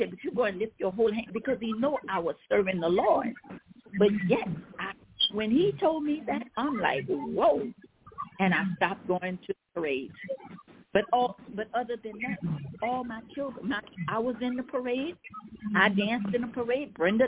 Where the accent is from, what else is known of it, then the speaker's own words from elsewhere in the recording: Louisiana, United States; Because I'm from Louisiana. We have more of Catholics here, and we've been doing this all our life.